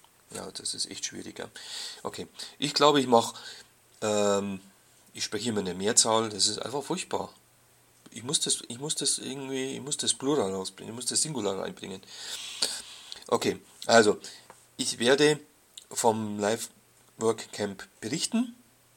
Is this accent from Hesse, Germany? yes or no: no; Bavaria, Germany; aber ich bin halt ein Bayer